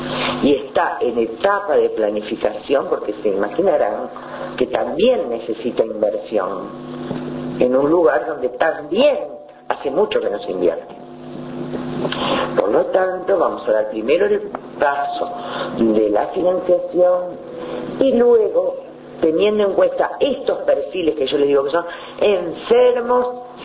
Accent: Uruguay; como uruguayos y uruguayas

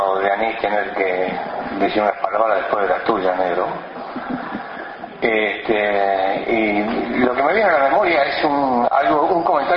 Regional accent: Uruguay; somos uruguayos allí donde estemos.

